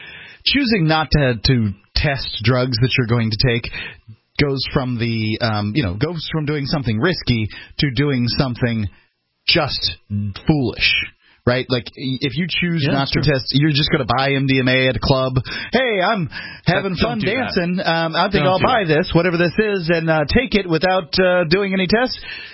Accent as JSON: {"language": "English", "town": "Sarasota", "region": "Florida", "country": "United States", "tie": "born there", "moved": "yes", "lives_now": "New Hampshire, United States", "said": "I didn't go back to New Hampshire. I was born in Sarasota Memorial Hospital."}